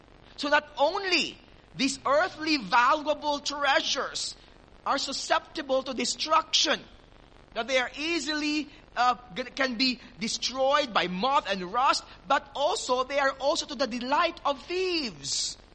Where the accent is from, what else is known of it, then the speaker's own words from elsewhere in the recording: Philippines; And one of the things, of course, as a Filipino, was rice.